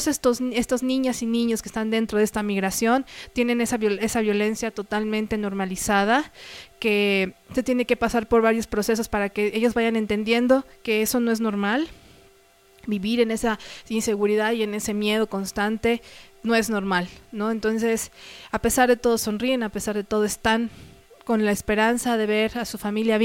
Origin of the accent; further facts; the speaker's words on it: Mexico; que a los gringos les decimos a los estadounidenses. En México les decimos así.